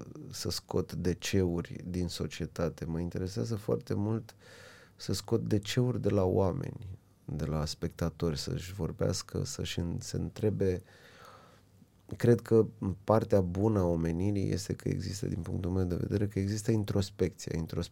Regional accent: Tulcea, Tulcea County, Romania; Eu sunt parte din comunitatea LGBT, eu sunt din Tulcea

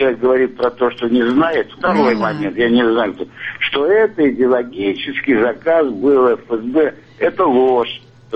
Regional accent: Irkutsk, Irkutsk Oblast, Russia; Если я родился, извините, прожил в Иркуте

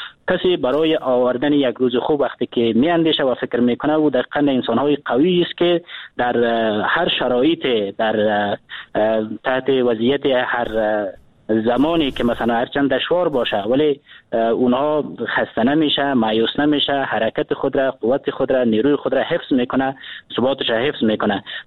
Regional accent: Afghanistan; به عنوان یک افغان، با عنوان یک جوان در وطن ما زندگی میکنیم

